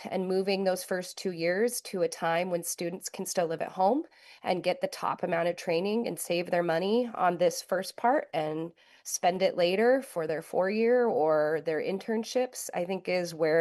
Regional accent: Coeur d'Alene, Idaho, United States; I did at my hometown of Coeur d'Alene, Idaho, North Idaho College, had a theater program and a summer series.

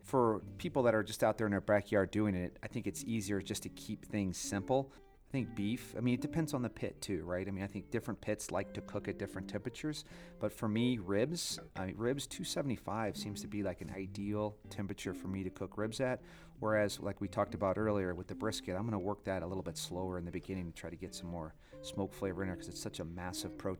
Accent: St. Louis, Missouri, United States; I'm from St. Louis originally, and more people consume more sauce per capita in St. Louis than any other city in the United States.

